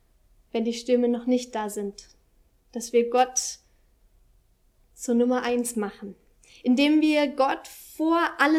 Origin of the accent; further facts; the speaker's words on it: Friedensau, Saxony-Anhalt, Germany; Ich bin in Friedensau aufgewachsen und dort ist überall Wald um den Ort herum.